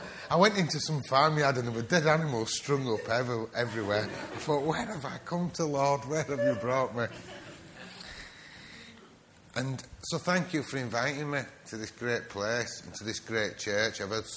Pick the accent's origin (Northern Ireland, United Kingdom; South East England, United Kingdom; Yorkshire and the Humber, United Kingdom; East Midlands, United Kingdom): Yorkshire and the Humber, United Kingdom; Bradford; I'm from Bradford.